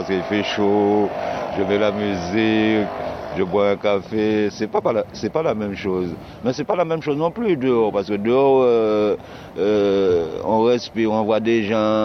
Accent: Guadeloupe; now in Marseille, France; Je suis d'origine de la Guadeloupe. J'ai 68 ans. Et puis, je suis à Marseille

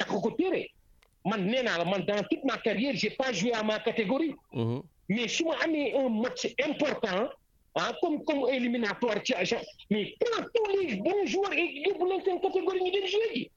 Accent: United States; French is a second language; Moi, je suis un Américain. Nous, les Américains, c'est le résultat qui incombe.

